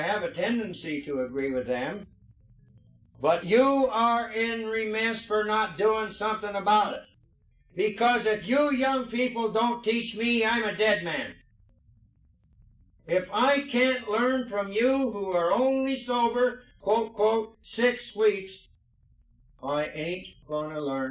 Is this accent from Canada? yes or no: no; Ireland; as we Irish believe, it's only a start to another one of some kind